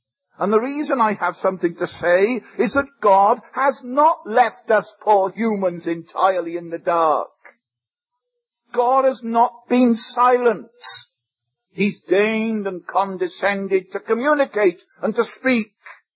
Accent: Wales, United Kingdom; I come from Wales.

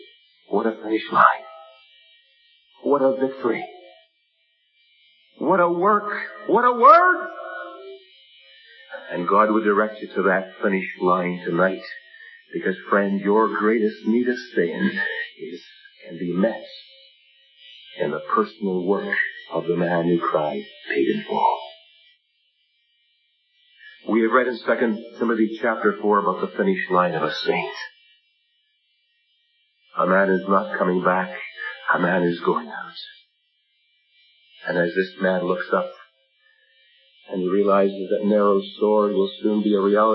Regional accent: Leamington, Ontario, Canada; born there; I was born in Leamington, Ontario, the most southerly point in Canada.

